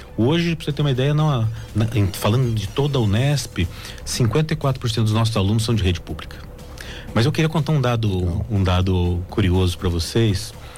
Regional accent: Liberdade, Minas Gerais, Brazil; Não, eu sou aqui do sul de Minas.

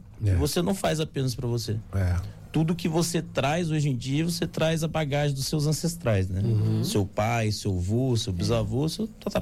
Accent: Guaratinguetá, São Paulo, Brazil; Sou nascido e criado em Guaratinguetá.

